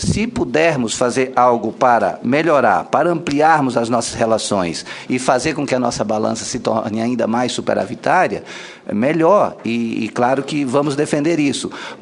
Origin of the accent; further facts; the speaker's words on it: Brazil; enquanto brasileiros, amante da pátria e torcedores do sucesso do Brasil em todas as áreas